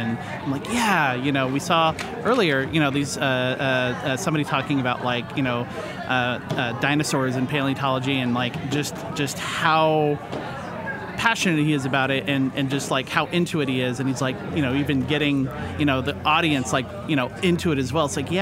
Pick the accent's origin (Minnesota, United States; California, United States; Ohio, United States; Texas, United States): Texas, United States; Austin; I'm from Austin, Texas.